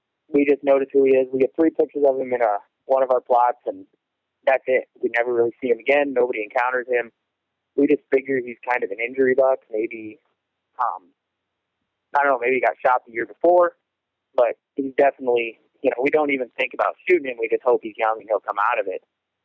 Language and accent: English; Iowa, United States; Well, I was born and raised in Western Iowa. I live in Ottawa, Iowa now, just about an hour south of Sioux City, hour north of Omaha.